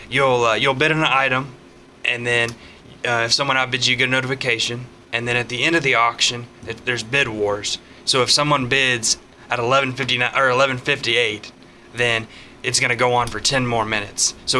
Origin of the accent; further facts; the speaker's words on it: Caney, Kansas, United States; I'm originally from Caney, Kansas. Came to Coffeeville and went to school at Coffeeville Community College.